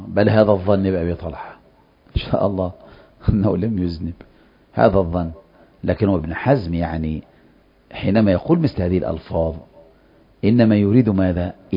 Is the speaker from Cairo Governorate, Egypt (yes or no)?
yes; Cairo, Cairo Governorate, Egypt; ما احنا كلهم من مصر، القاهرة يعني.